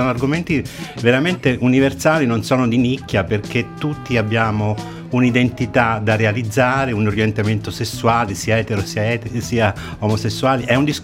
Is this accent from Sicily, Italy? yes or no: yes; Palermo, Sicily, Italy; perché io vengo da Palermo, quindi ho l'onore di rappresentare Palermo in questo senso.